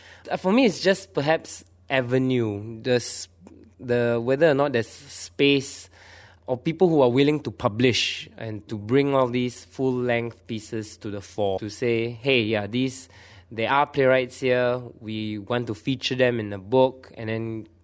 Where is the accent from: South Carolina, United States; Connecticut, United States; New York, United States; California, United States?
New York, United States; I mean, I came from New York, right? So kind of like a mecca for like theatre or whatever.